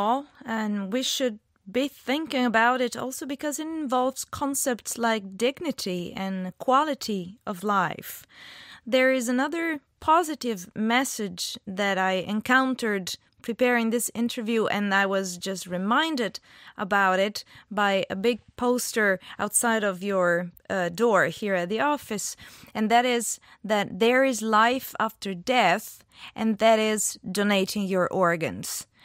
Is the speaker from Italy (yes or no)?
yes; Italy; now in Belgium; I'm not. I'm Italian and Slovenian.